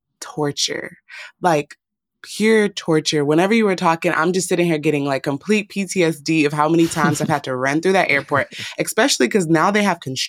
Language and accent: English; Houston, Texas, United States; I'm from Houston, Texas, baby.